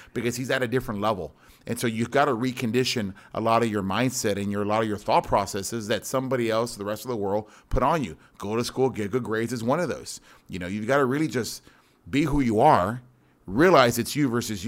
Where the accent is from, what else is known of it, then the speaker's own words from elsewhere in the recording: McAllen, Texas, United States; I'm from South Texas, down in McAllen, a little border town down there.